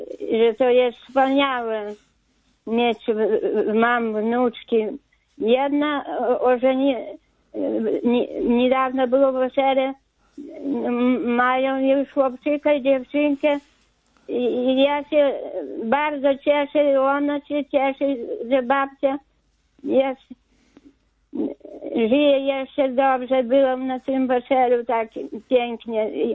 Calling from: Podlaskie Voivodeship, Poland; z Podlasia.

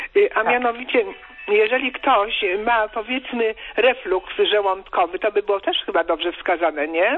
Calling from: Poznań, Greater Poland Voivodeship, Poland; u nas w Poznaniu, bo ja dzwonię z Poznania

